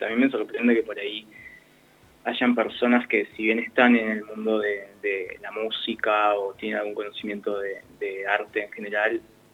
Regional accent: Gorina, Buenos Aires, Argentina; now in La Plata, Argentina; Soy de Gorina, en realidad, de Bonet. Uh-huh. Y ahora vivo en La Plata Centro.

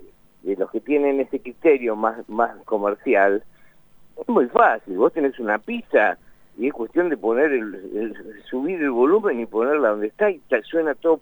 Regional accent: La Plata, Buenos Aires Province, Argentina; Nos encargamos de decir que somos platenses porque estamos muy orgullosos.

